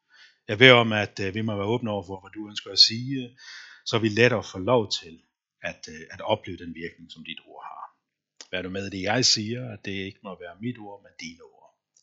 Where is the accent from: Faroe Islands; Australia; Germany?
Faroe Islands; som I nok har bemærket. Jeg kommer oprindeligt fra Færøerne, opvokset i sådan en forholdsvis almindelig værtslig færøsk familie.